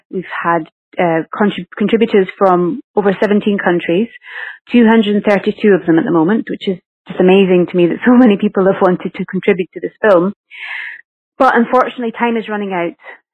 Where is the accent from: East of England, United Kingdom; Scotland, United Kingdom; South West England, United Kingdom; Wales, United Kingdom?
Scotland, United Kingdom; accent: Scottish; now in London, United Kingdom; I am originally from Scotland in the United Kingdom, which is why I've got this funny accent. And about 10 years ago, I moved to London to become an actress.